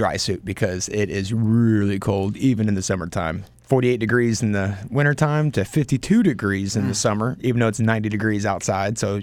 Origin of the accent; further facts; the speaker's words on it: Tennessee, United States; Yeah, because I'm from West Tennessee, and like most people from West Tennessee, I'm kind of partial to mountains and the ocean.